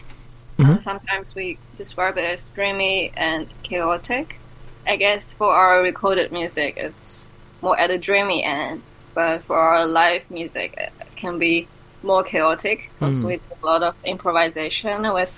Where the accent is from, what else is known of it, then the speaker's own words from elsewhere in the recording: China; English is a second language; because I grew up in China